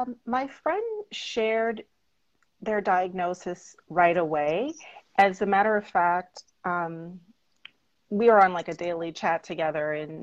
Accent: Toronto, Ontario, Canada; now in Brooklyn, United States; Absolutely. Toronto's my hometown. I miss it, but I do always check the weather in both places just to see what's happening.

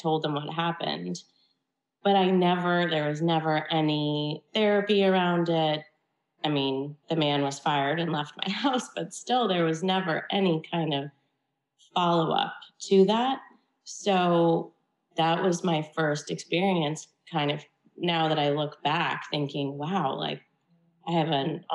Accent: Washington, District of Columbia, United States; I grew up in Washington, D.C. with parents who were educated and loving.

